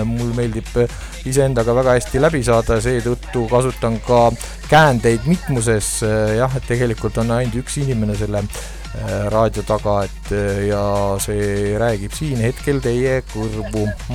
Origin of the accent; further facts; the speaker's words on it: Võru County, Estonia; moved away; Ma olen ka Võrumaalt sünni ja loomupoolest, aga jah, viimased 20 aastat pea ei ole seal olnud.